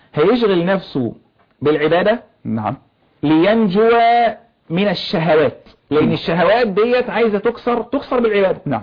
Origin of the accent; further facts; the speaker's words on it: Egypt; بلدنا مصر